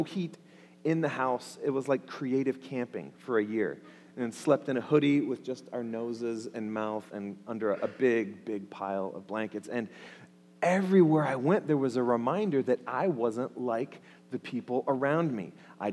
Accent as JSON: {"language": "English", "country": "United States", "said": "And she assumed, because I'm from America, that I'm over the weight limit."}